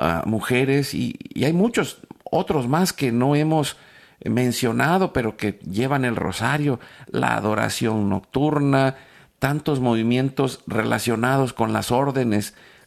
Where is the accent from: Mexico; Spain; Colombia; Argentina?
Mexico; les como buenos mexicanos les echamos porras